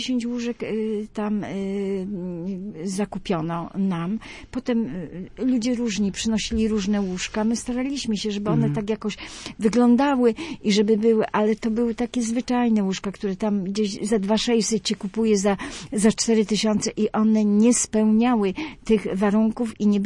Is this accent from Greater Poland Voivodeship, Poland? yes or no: yes; Greater Poland Voivodeship, Poland; bo ja z Poznańskiego